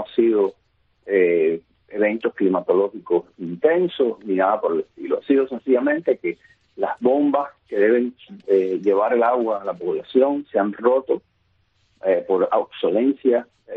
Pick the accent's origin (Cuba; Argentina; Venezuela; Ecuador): Cuba; Caibarién, Villa Clara; Yo, como cubano y como caibarinense, abogo porque esto sea posible